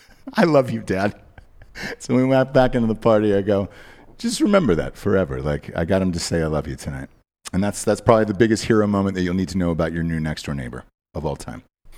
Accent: Georgia, United States; Same here. I'm from Georgia

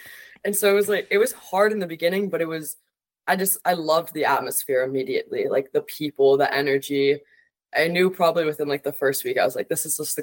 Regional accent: Massachusetts, United States; now in Philadelphia, United States; I've never lived in Pennsylvania before. kind of just moved here on a whim. I'm from Massachusetts.

